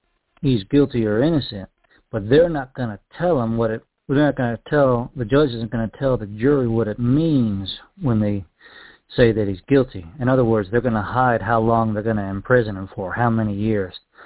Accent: Georgia, United States; I'm from Georgia.

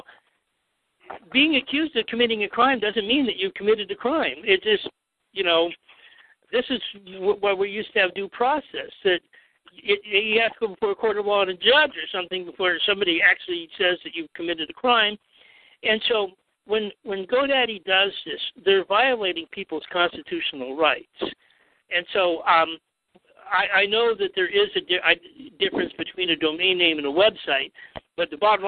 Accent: Seattle, Washington, United States; You know, I'm from Seattle

